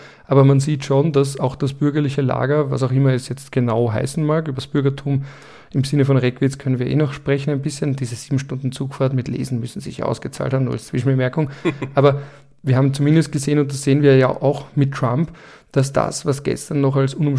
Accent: Vienna, Austria; ich als Wiener Bobo mittlerweile auf Blue Sky

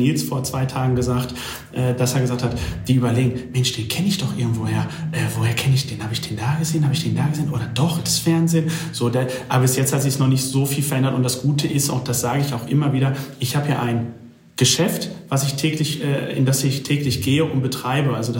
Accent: Dortmund, North Rhine-Westphalia, Germany; ich komme ja aus Dortmund

